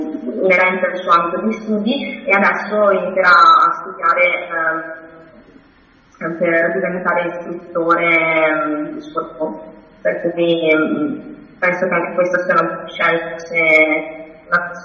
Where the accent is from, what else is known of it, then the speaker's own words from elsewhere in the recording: Rovigo, Veneto, Italy; now in Berlin, Germany; Addirittura di Rovigo siamo veramente tantissimi qua a Berlino, di persone che hanno all'incirca la mia età e che sono di Rovigo